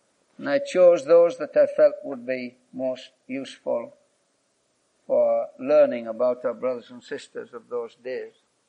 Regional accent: Jamaica; I come from Jamaica.

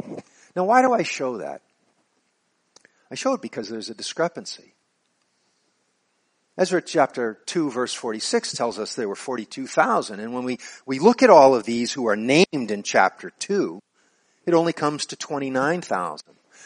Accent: Boston, Massachusetts, United States; I grew up in Boston.

